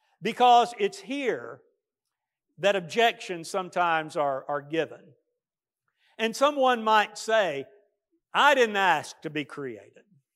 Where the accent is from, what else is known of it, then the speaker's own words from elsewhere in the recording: United States; And I tell you, as an American, I love it.